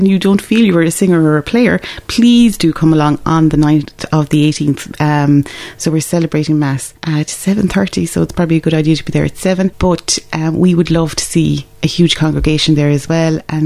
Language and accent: English; Castleisland, Munster, Ireland; Castle Island is something I was always doing because I'm from Castle Island.